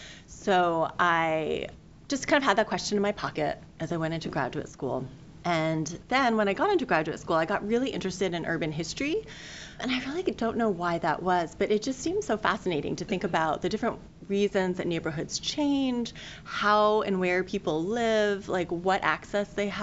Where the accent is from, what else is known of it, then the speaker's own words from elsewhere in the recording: Williamsburg, Virginia, United States; I did not see in, you know, growing up